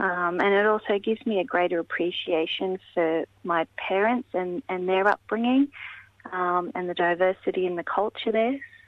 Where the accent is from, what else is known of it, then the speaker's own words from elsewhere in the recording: Australia; I'm not sure if it's because it's a slower pace of life or in Australia, we all just seem to be too busy.